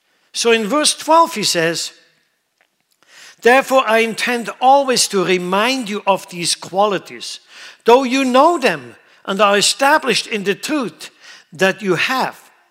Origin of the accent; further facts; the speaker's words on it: Switzerland; A few days ago, in my home country, Switzerland, there's a little enclave up in the mountains called, they call it Davos.